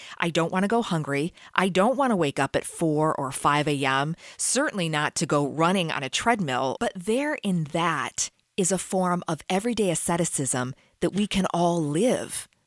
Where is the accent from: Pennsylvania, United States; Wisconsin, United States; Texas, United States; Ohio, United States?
Ohio, United States; Cleveland; near my hometown in Cleveland, which is not far, about an hour away